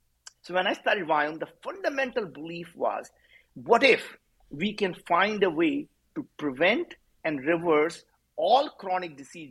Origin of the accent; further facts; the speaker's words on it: India; English is a second language; And as an Indian guy, I cannot pronounce the word V